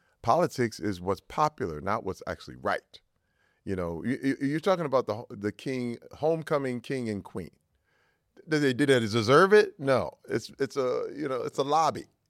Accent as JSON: {"language": "English", "town": "Flint", "region": "Michigan", "country": "United States", "tie": "born or raised there", "lives_now": "Los Angeles, United States", "said": "I grew up in Flint, Michigan, which was really gangster."}